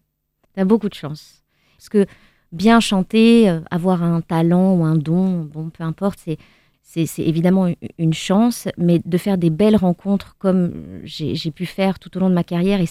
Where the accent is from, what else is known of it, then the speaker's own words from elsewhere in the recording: Paris, Île-de-France, France; Oui, je crois que je suis une vraie Parisienne